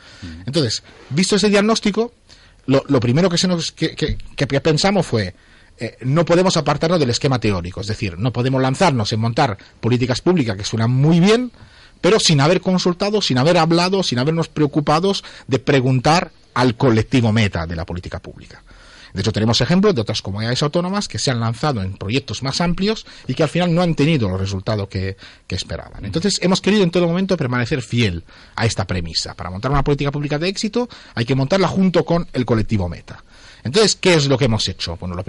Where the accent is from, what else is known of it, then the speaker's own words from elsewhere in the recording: Italy; Spanish is a second language; moved away as an adult; now in Spain; yo soy un italiano que lleva 10 años viviendo en España y mi familia sigue viviendo en Italia.